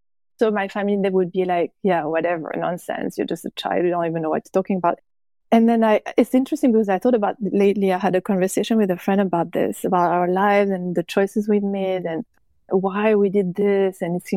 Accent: Switzerland; I come from Switzerland, and I feel like this upbringing has been for me very difficult to break from. It's a very specific country, and I always felt very claustrophobic over there.

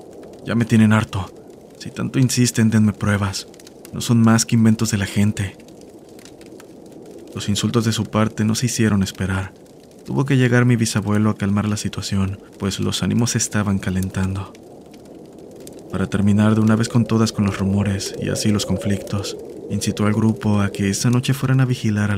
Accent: Paraguay; soy de Paraguay.

